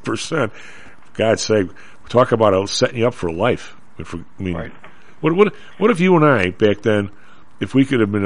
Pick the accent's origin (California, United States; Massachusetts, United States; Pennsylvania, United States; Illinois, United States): Illinois, United States; I'm from Western Illinois.